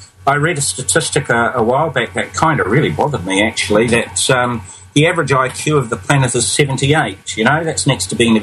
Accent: New Zealand; And I said, "I come from New Zealand, dear, you know? I'm a colonial."

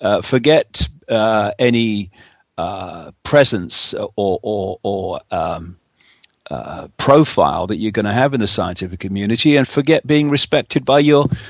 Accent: Leicester, East Midlands, United Kingdom; born there; I was born in Leicester, England in 1952.

